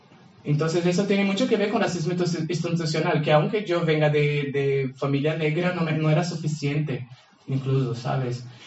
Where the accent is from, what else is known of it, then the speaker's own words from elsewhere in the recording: Brazil; Spanish is a second language; yo vengo de Brasil, no sé, creo que algunos no me conozcan, vengo de Brasil